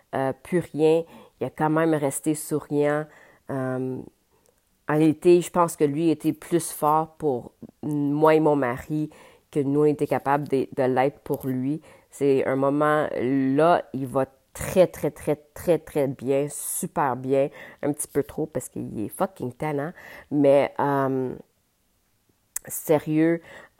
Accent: Ontario, Canada; also born or lived in Quebec; Je suis québécoise, je suis née au Québec, ma mère est québécoise, mon père est jamaïcain. Par contre, j'ai grandi en Ontario, donc j'ai comme, je suis complètement bilingue, puis J'ai un accent dans les deux langues.

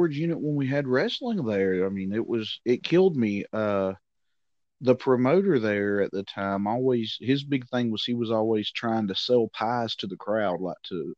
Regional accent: Cartersville, Georgia, United States; So I'm from Cartersville, so that's a good

